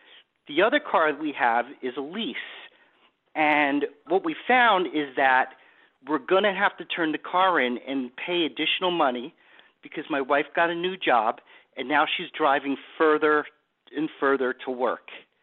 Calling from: Boca Raton, Florida, United States; I'm calling from Boca Raton, Florida.

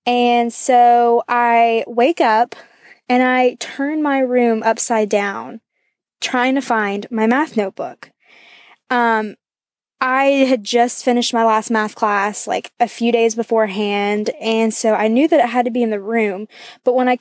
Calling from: Athens, Georgia, United States; I'm calling from Athens, Georgia.

